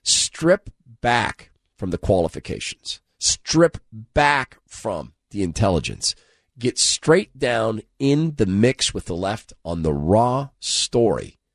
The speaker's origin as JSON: {"language": "English", "town": "Spokane", "region": "Washington", "country": "United States", "tie": "born or raised there", "said": "when I grew up in Spokane"}